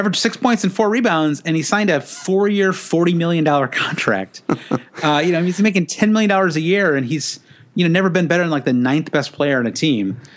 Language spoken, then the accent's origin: English; United States; you know, as an American, the, you know, the NBA